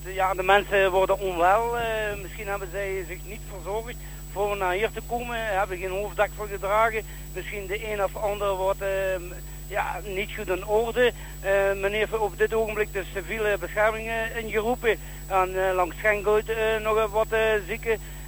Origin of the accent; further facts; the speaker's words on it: Belgium; wij bevinden ons nu toch in een klimaat waar we eigenlijk ons toch niet goed als echte Belgen in vinden.